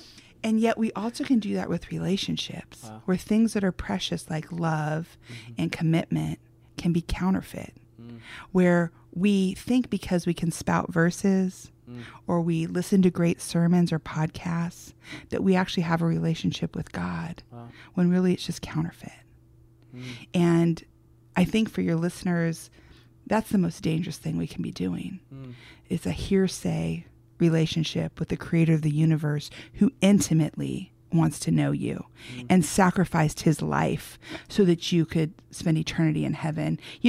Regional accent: Malibu, California, United States; And for me, growing up in Malibu, Beverly Hills area, that's sort of what it is.

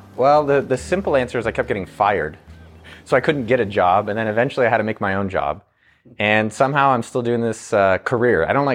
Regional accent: California, United States; I grew up in Silicon Valley, like a few miles from Apple.

